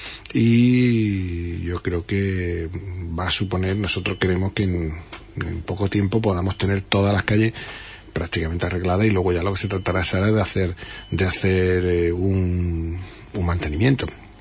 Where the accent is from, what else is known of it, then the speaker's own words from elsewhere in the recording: Andalusia, Spain; mi barrio, por cierto, que yo me crié en la Isla Chica